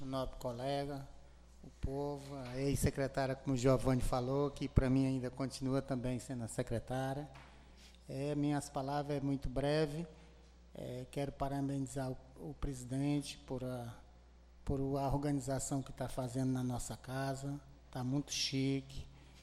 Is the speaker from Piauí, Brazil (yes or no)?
yes; Caxingó, Piauí, Brazil; só que eu sou do Caxingó